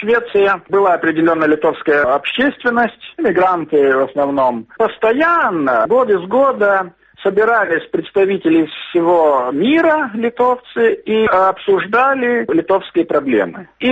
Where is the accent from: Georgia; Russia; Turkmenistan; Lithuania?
Lithuania; Я рядовой литовец, если так можно сказать.